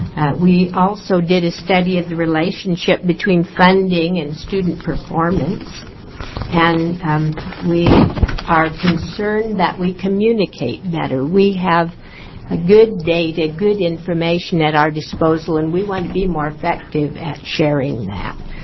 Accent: Coos Bay, Oregon, United States; from Coos Bay

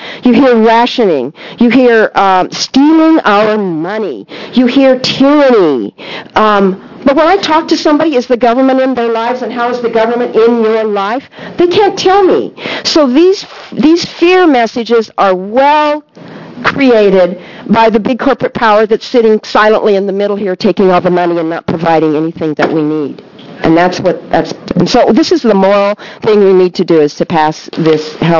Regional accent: Corvallis, Oregon, United States; I'm from Corvallis

